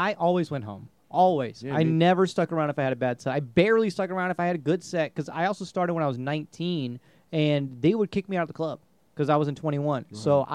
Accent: India; I'm Indian.

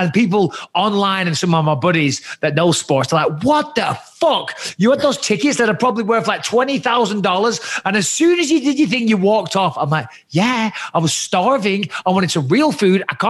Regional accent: England, United Kingdom; growing up in England, watching football

